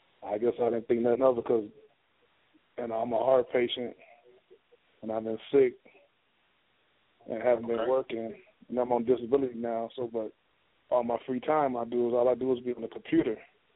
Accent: San Bernardino, California, United States; You know, I'm from California, San Bernardino, California.

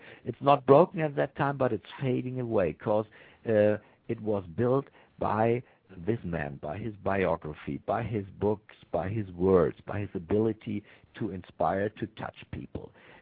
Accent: Berlin, Germany; The American troops stayed in my hometown called Berlin for decades.

